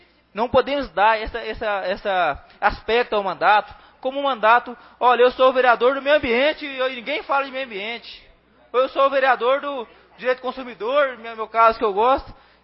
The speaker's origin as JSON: {"language": "Portuguese", "town": "Anápolis", "region": "Goiás", "country": "Brazil", "tie": "born or raised there", "said": "Eu sou morador de Alexandrina desde criança. Nasci no Conjunto Village, com 2 anos mudei para Alexandrina. E até hoje, passaram 26 anos, estou na Alexandrina."}